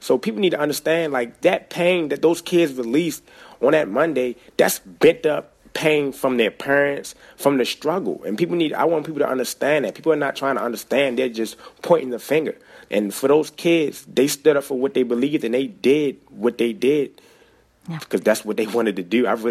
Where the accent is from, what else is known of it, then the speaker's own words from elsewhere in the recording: Baltimore, Maryland, United States; You know, I'm from Baltimore. You know, I travel to New York a lot just to get my name out there even more.